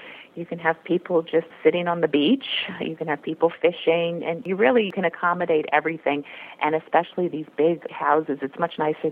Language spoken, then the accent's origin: English; Maryland, United States; I grew up in Maryland, and we actually vacationed in the Outer Banks since we were kids.